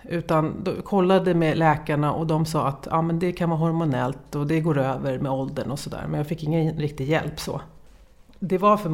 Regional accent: Istanbul, Turkey; Det är lite orientalisk och jag kommer från Istanbul.

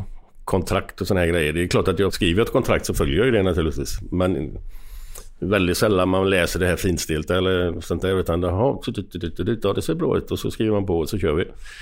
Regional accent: Gothenburg, Västra Götaland County, Sweden; Och jag var alltid ensam från Göteborg då.

